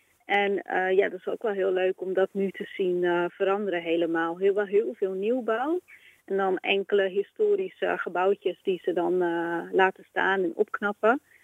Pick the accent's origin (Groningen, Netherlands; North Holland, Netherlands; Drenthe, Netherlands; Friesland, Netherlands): North Holland, Netherlands; Amsterdam; Ik ben dan opgegroeid in de Watergasmeer en ik heb kort in de Baarsjes gewoond en in de Pijp. En daarna toch weer teruggegaan naar Oost en dan de Indische buurt.